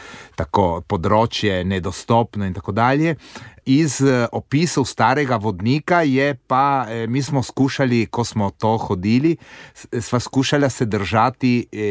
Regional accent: Trieste, Friuli-Venezia Giulia, Italy; midva sva iz Trsta doma, ja, drugače pa hodimo, predvsem te naše slovenske hribe.

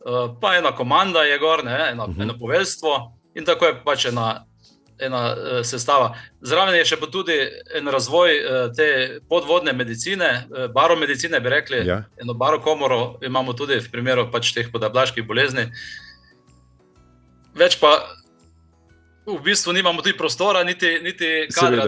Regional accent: Styria, Slovenia; born there; jaz sem rojen na Štajerskem, drugače potem sem šel na šolanje tukaj le v Ljubljano, 4 leta gimnazije, potem sem pa šel v Mornareško vojaško akademijo.

